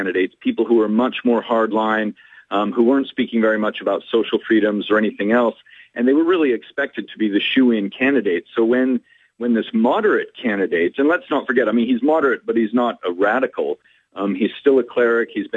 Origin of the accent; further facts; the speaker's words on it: Normandy Park, Washington, United States; also born or lived in Everett; Normandy Park and Everett before that.